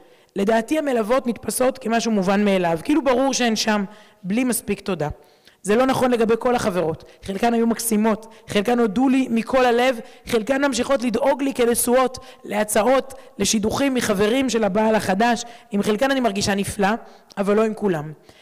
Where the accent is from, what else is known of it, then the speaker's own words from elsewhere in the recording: Jerusalem, Jerusalem District, Israel; אני סטודנטית מירושלים